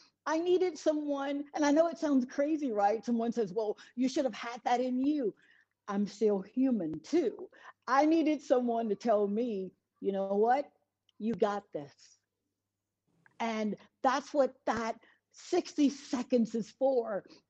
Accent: Mississippi, United States; I grew up in Mississippi in the 70s.

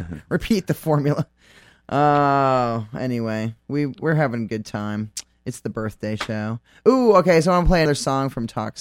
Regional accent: Maine, United States; Oh, I'm from Maine. I love it.

